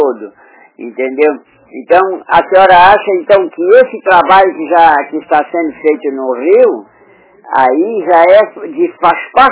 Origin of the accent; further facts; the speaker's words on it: Tijuquinhos, Santa Catarina, Brazil; born there; also born or lived in Biguaçu; now in Florianópolis, Brazil; Eu nasci em Tijuquinhos, vivi muito tempo em Biguaçu para estudar e depois hoje eu estou aqui no estreito, né?